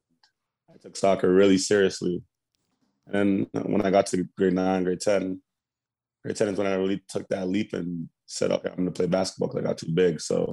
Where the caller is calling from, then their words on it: Toronto, Ontario, Canada; Downtown Toronto.